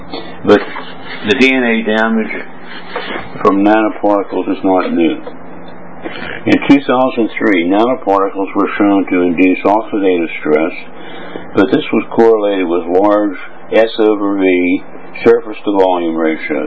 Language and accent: English; United States; now in Hong Kong; I'm an American living in Hong Kong and Berlin.